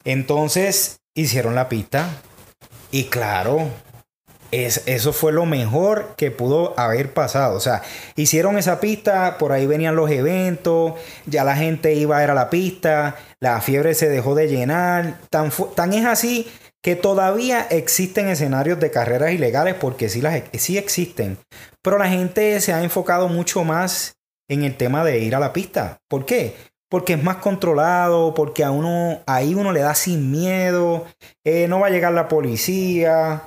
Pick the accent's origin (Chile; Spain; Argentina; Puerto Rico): Puerto Rico; Pues, para el que no conoce, yo soy el boricua, ¿no?